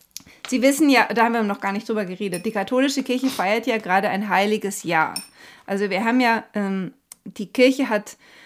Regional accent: Deidesheim, Rhineland-Palatinate, Germany; born or raised there; also born or lived in Bonn / Bad Neustadt an der Saale

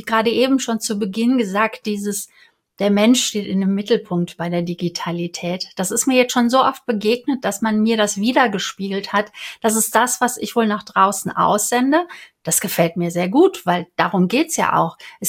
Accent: Cologne, North Rhine-Westphalia, Germany; Ich bin ja Kölnerin, da darf ich das sagen.

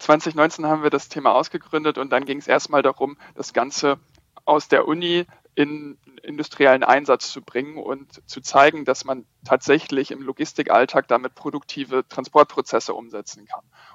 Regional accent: Northern Germany, Germany; Ich bin auch gebürtiger Norddeutscher

